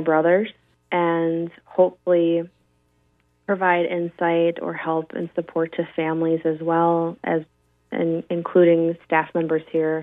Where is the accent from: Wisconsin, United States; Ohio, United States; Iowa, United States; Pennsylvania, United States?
Wisconsin, United States; Tomahawk; And I come from, my hometown is Tomahawk. So I'm just really used to the small town kind of feel to things.